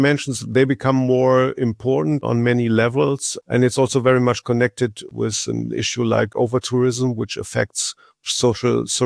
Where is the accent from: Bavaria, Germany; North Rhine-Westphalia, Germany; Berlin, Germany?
North Rhine-Westphalia, Germany; English is a second language; And furthermore, it's also my home state. So I always keep an eye on North Rhine-Westphalia, what's going on.